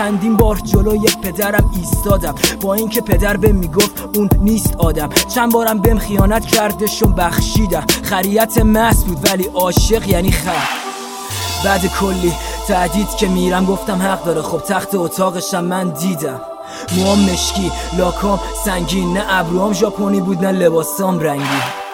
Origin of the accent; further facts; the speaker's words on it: Iran; من یه ایرانیم متولد وطن، یه دختر با خانواده متکبر و سهل.